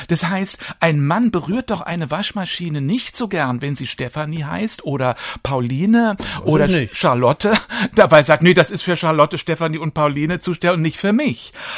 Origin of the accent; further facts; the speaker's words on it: East Germany, Germany; ich als Ossi hat man mir Stricken beigebracht.